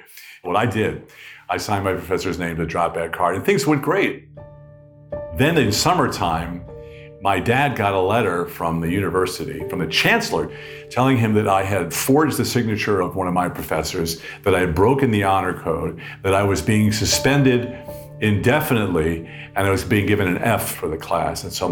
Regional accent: New York, United States; so it was a crazy life growing up on Long Island. My dad worked in New York City

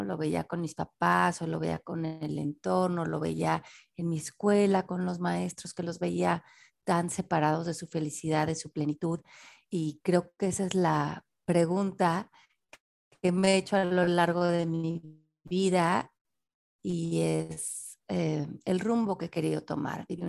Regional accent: Mexico City, Mexico; born there; nací en la Ciudad de México en 1970.

